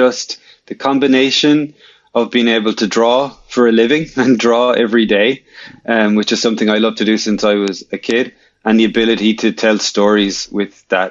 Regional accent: Kilkenny, County Kilkenny, Ireland; And like here in my hometown in Kilkenny, I was lucky enough to be a member of a group called Young Irish Filmmakers

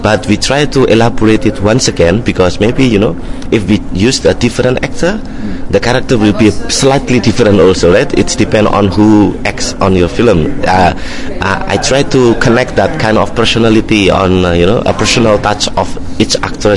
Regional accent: Indonesia; me myself, you know, I grew up in Indonesia, which also, you know, is very East.

